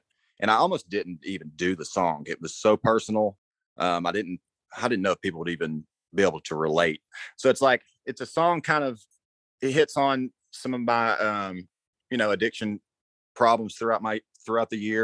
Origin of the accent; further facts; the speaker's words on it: the South, United States; accent: Southern; Yeah, so it's impossible for me to hide my Southern accent, or when I sing, it's going to come out. So it's still got the Southern thing to it.